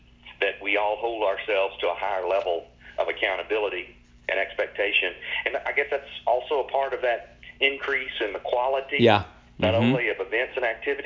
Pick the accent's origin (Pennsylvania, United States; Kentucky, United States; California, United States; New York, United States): Kentucky, United States; I want to be successful in my home state of Kentucky.